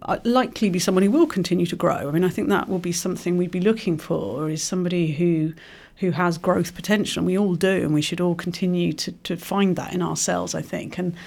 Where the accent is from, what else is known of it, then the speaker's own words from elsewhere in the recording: Sunderland, North East England, United Kingdom; born there; Indeed, I was born in Sunderland